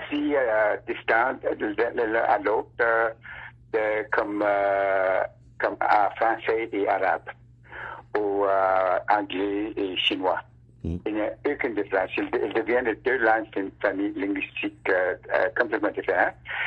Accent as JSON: {"language": "French", "country": "Canada", "tie": "born or raised there", "first_language": "Cree", "second_language": "French", "said": "J'ai grandi dans un territoire divisé par deux tribus, c'est-à-dire deux nations, les Dénés au nord de nous et les cri. qui est ma famille. Ma famille est cri, mais on a vécu toujours dans un territoire Déné."}